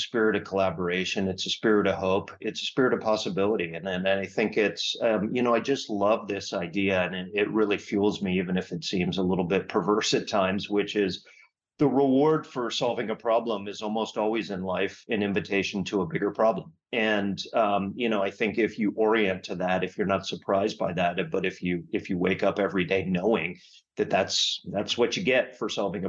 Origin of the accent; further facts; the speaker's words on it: United States; I'm an American who now lives and works primarily in the U.S.